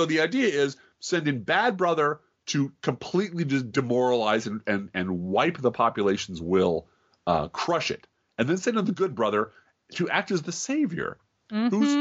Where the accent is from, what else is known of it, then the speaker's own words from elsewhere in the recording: Chicago, Illinois, United States; I remember I'm from Chicago.